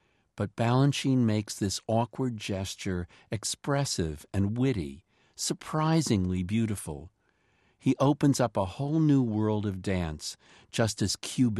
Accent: New York City, New York, United States; And right in my hometown. No one has ever visualized music more deeply.

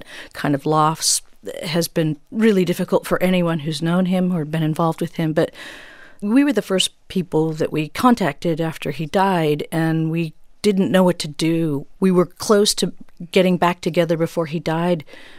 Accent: Los Angeles, California, United States; I come from a musical family, and I grew up in Los Angeles.

